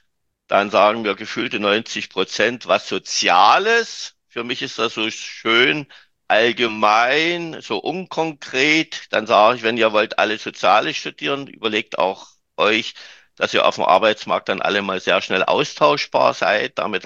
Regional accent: Germany; Bei uns in Deutschland gibt es das Wort, das Zauberwort mit Doppel-T, flott, flott.

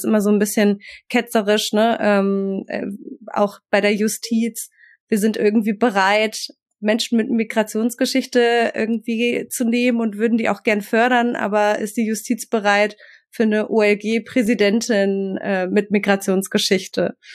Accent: Hanover, Lower Saxony, Germany; Also ich bin in Hannover aufgewachsen, in der Großstadt

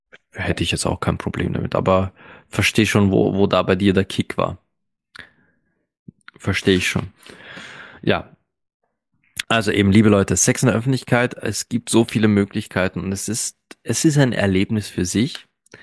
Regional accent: Linz, Upper Austria, Austria; born or raised there

